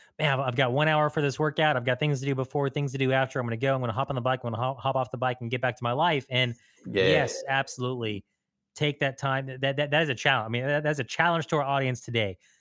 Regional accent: Texas, United States; I'm very passionate about this one, maybe because I'm a Texan.

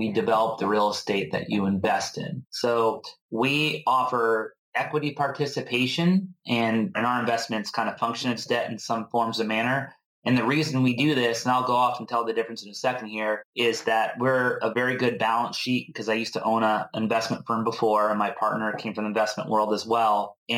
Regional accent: Connecticut, United States; moved away as an adult; also born or lived in Colorado; now in California, United States; I was raised in Connecticut and went to school in Colorado, and then I moved to California and arrived out here in 1997.

